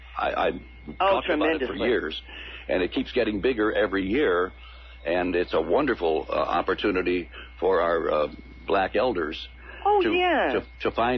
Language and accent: English; Indiana, United States; moved away as an adult; now in Detroit, United States; when I came here from Indiana, when I came to work here in Detroit